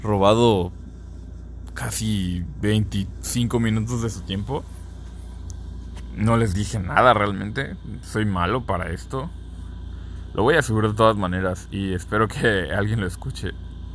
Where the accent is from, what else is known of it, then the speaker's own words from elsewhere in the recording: Mexico; also born or lived in Dublin, Ireland; por cuestiones de trabajo nací allá. Luego regresé aquí a México, a Veracruz. De ahí me moví a un estado muy lejano. Bueno, no muy lejano, pero relativamente lejano. De aquí del estado de Veracruz